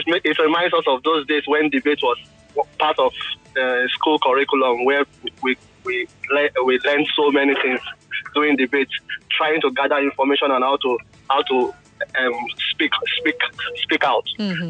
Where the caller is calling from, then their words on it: Finland; Yeah, I'm calling from Finland here